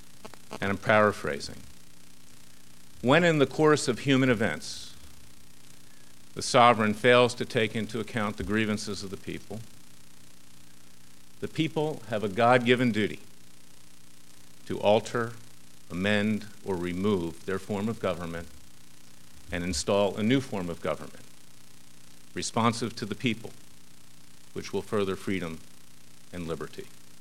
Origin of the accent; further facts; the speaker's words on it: United States; Because I'm an American. I'm an international lawyer. I speak four languages.